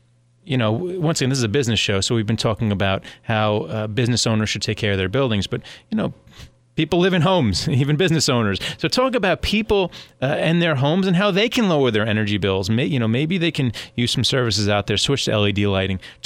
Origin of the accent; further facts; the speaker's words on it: Westbury, New York, United States; So in my house, growing up in Westbury, Long Island, the thermostat was that button.